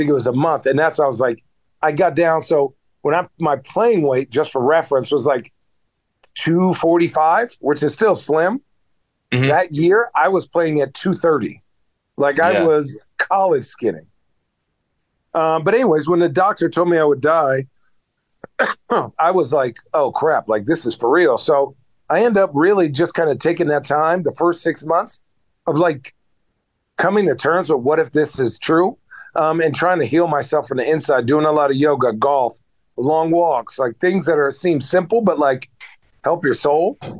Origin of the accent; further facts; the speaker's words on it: Phoenix, Arizona, United States; And I'm from Phoenix, so it felt good to go back home and play for such a good team.